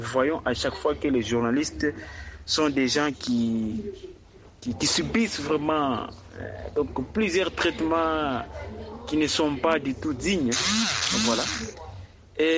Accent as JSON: {"language": "French", "country": "DR Congo", "said": "C'est comme un exemple qu'on peut donner ici chez nous en RDC."}